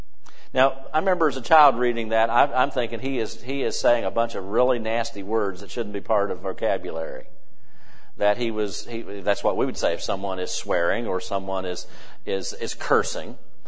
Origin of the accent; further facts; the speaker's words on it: West Virginia, United States; I grew up here in West Virginia, but I grew up pretty much in the Ohio Valley, that area of our state.